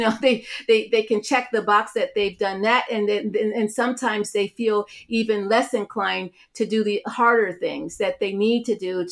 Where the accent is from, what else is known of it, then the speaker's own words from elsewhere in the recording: Cleveland, Ohio, United States; So I grew up in Cleveland, Ohio, and I grew up, you know, in a neighborhood that was entirely Black.